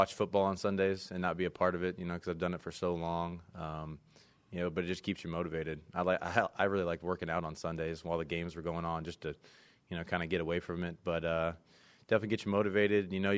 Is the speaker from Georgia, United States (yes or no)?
yes; Atlanta, Georgia, United States; I got to go home for a year. I'm from Atlanta, so that was fun to go home for a year